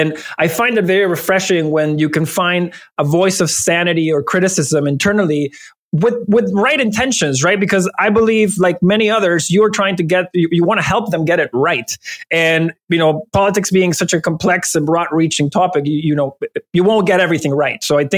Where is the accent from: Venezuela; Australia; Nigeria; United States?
Venezuela; first language es; English is a second language; my main language is Spanish because I grew up in Venezuela, but my parents are Italian.